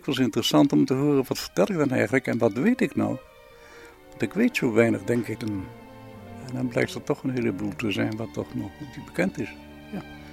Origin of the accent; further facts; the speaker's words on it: Amsterdam, North Holland, Netherlands; Ik ben geboren in Amsterdam, achter het concertgebouw, in de Van Breestraat nummer 14. Daar heb ik dus de eerste 9 jaar gewoond.